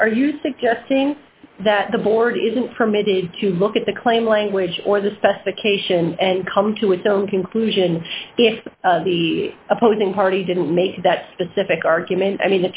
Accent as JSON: {"language": "English", "town": "Baltimore", "region": "Maryland", "country": "United States", "said": "I'm from Baltimore, and, you know, everyone in my family says it was a D instead of a T. It's an accent."}